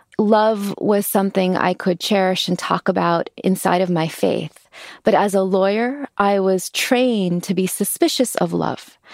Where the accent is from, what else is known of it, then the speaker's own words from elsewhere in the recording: California, United States; So as a little brown girl growing up in California in the 80s, what did these stories mean to me?